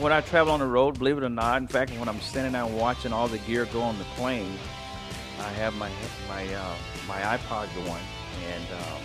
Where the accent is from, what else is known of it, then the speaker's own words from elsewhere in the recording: Fayetteville, North Carolina, United States; I'm from Fayetteville, North Carolina.